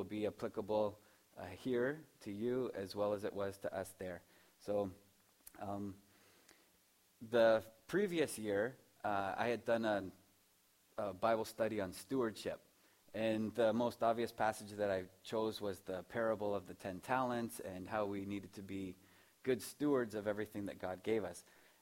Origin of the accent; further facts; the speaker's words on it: Cortland, Ontario, Canada; Yeah, I grew up in the Cortland area.